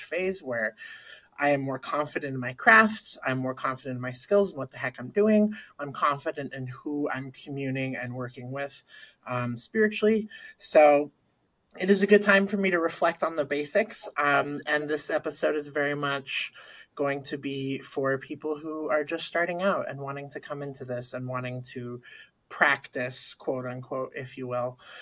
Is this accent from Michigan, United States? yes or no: no; New York, United States; So I'm from New York.